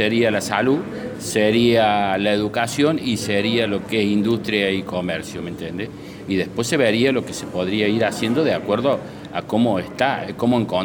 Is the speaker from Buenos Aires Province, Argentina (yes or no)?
no; Villa Nueva, Córdoba, Argentina; Soy de Villa Nueva y represento Villa Nueva, ni más ni menos.